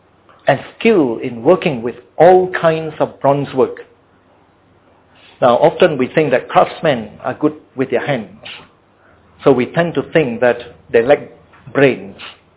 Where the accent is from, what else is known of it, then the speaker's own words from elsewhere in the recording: Muar, Johor, Malaysia; also born or lived in Batu Pahat; So when people ask me, where were you born? I say, Batu Pahat. Oh, but actually, I was raised up in Muar. Okay? So if you ask me, where was my hometown? I would say Muar, not Batu Pahat, you see. Although that was the place where I was born